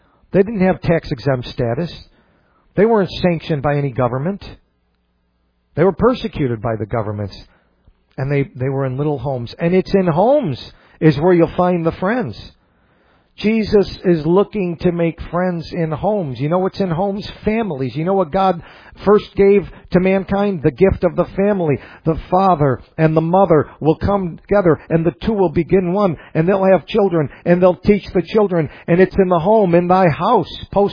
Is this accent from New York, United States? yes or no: yes; New York, United States; growing up in Western New York, that grew up Catholic.